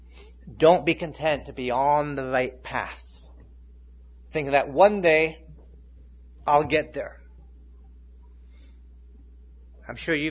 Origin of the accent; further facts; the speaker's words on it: England, United Kingdom; moved away; I remember growing up in England on a rainy day like this.